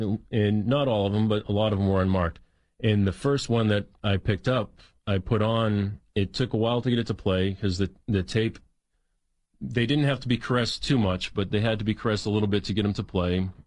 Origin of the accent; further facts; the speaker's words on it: Boston, Massachusetts, United States; now in Nashville, United States; But I grew up in Boston, and I listened to a lot of rock music.